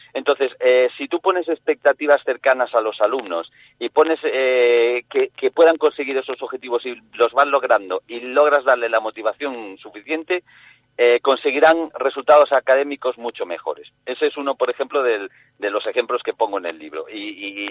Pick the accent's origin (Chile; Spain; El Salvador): Spain; Cabanas, Galicia; now in Murcia, Spain; De Cabanas, del ayuntamiento de Cabanas, en La Coruña.